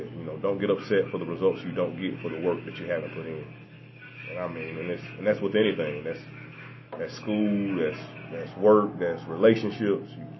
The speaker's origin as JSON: {"language": "English", "town": "Carrollton", "country": "United States", "tie": "born or raised there", "said": "You know, obviously, I grew up in Carrollton, so, I mean, I have a lot of family and friends there. And it was a tough place to leave."}